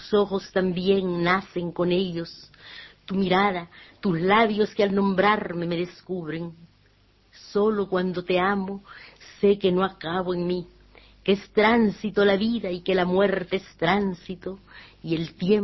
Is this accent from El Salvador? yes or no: yes; El Salvador; also born or lived in Nicaragua; Fíjate tú que me llevaron a mí, a los 9 meses de edad, me llevaron a El Salvador.